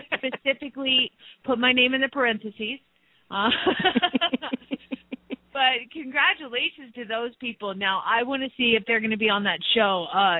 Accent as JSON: {"language": "English", "town": "Atlanta", "region": "Georgia", "country": "United States", "tie": "born or raised there", "said": "Being in radio, and growing up in Atlanta, I actually have a friend who is a musician"}